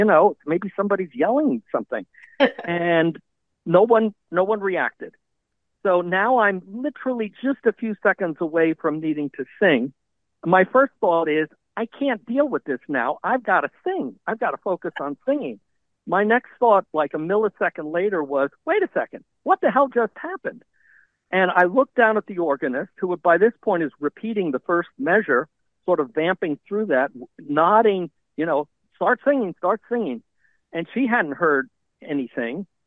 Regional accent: North Massapequa, New York, United States; now in Pittsburgh, United States; I grew up in North Massapequa, even though I live in Pittsburgh

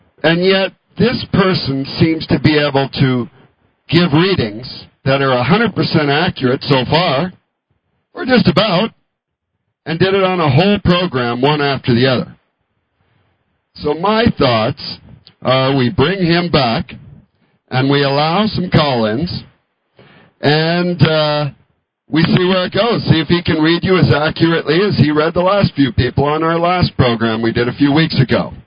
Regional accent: Vancouver, British Columbia, Canada; born there; In fact, I was born in Canada, Vancouver.

